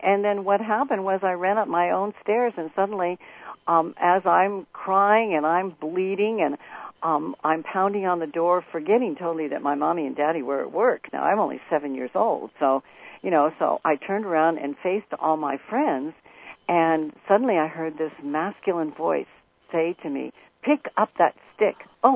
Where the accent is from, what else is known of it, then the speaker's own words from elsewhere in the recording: San Francisco, California, United States; In San Francisco, not Chicago.